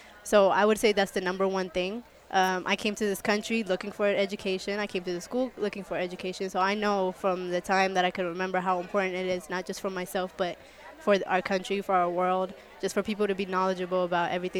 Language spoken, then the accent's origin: English; United States; The minute I told them I was from the United States